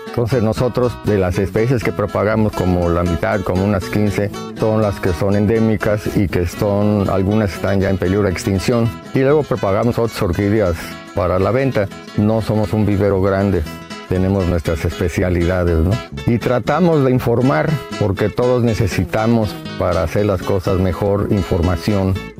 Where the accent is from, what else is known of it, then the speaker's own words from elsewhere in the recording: Mexico City, Mexico; now in Valle de Bravo, Mexico; Yo soy chilango, pero llevo aquí 40 años